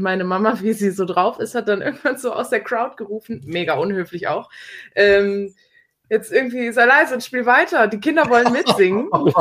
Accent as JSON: {"language": "German", "town": "Solingen", "region": "North Rhine-Westphalia", "country": "Germany", "said": "Ich komme hier aus Solingen."}